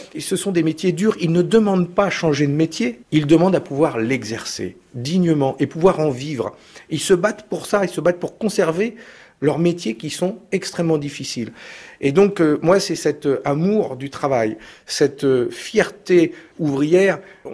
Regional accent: Hauts-de-France, France; j'étais du Pas-de-Calais

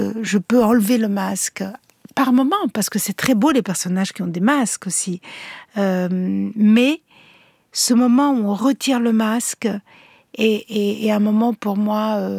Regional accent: Italy; Voilà, je suis italienne aussi.

